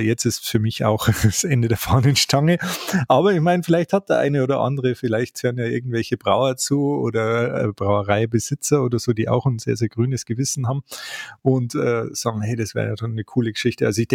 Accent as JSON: {"language": "German", "region": "Bavaria", "country": "Germany", "said": "Das gibt's bei uns im Bayerischen Wald nicht."}